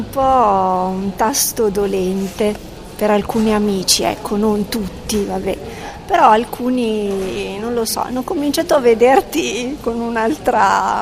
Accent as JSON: {"language": "Italian", "town": "Vercelli", "region": "Piedmont", "country": "Italy", "said": "Siamo di Vercelli"}